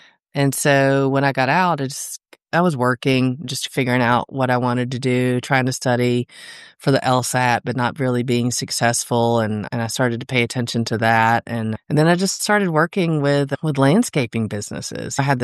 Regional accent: Tennessee, United States; I grew up in Tennessee, gardening and playing in the woods with all the neighbor kids

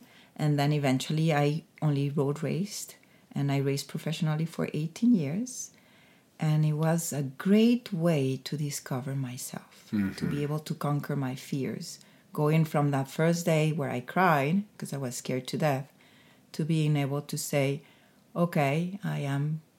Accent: Mexico City, Mexico; So I was born in Mexico City. even though I have that French heritage, and I grew up speaking two languages because there is a French community in Mexico City.

